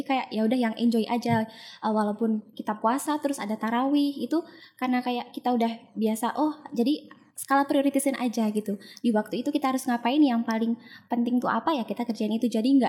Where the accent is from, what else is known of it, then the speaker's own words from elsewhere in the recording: Magelang, Central Java, Indonesia; Kan kalau semisal di daerah saya, di Magelang itu kan ada Nuzulul Quran.